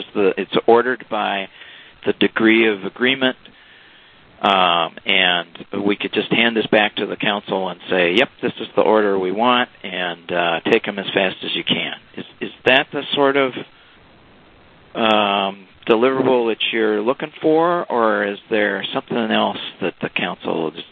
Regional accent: Ireland; I mean, I'm an Irish guy, so I'll keep talking if you don't

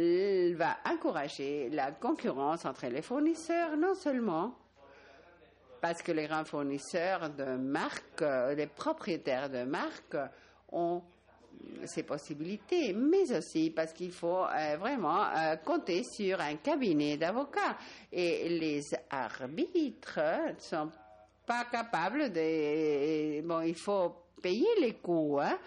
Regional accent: Argentina; French is a second language; Je viens de l'Argentine

